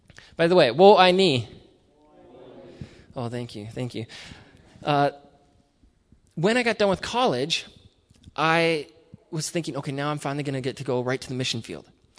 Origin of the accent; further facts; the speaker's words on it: New London, Connecticut, United States; I went back to New London, which is my hometown